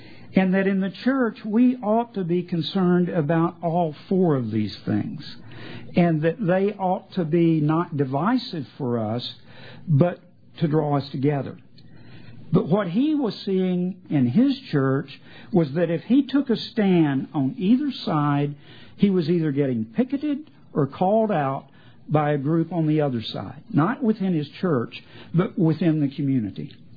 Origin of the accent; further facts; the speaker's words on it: Texarkana, Arkansas, United States; It was surprising to me where I grew up in Texarkana, Arkansas, there was a cafeteria called Bryce's Cafe.